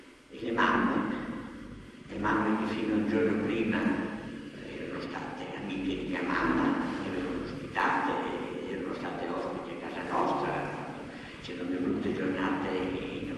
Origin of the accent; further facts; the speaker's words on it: Ferrara, Emilia-Romagna, Italy; un bambino, figlio di una famiglia ebraica ferrarese, io sono di Ferrara, ferrarese da almeno 300 anni, perché un rabbino … nel 1600 era a Ferrara